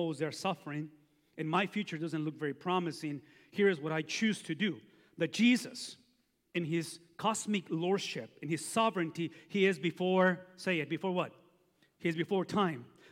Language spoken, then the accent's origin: English; Mexico; English is a second language; I'm from Mexico, so I get excuses on English.